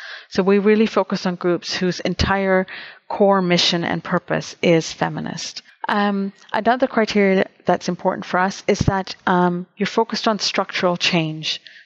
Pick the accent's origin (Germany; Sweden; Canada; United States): Canada; Toronto, Ontario; I grew up in Toronto in Canada